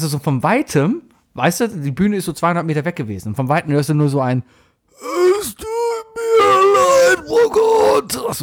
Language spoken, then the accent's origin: German; Cologne, North Rhine-Westphalia, Germany; Ich kam aus Köln, wie so 90% von allen hier.